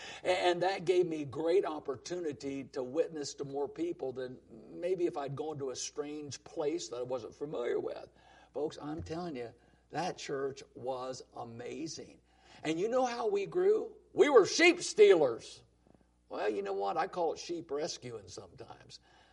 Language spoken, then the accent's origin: English; Portland, Indiana, United States; there was a group of people in my hometown area, Portland, Indiana, who wanted to start a fundamental independent Bible-believing church.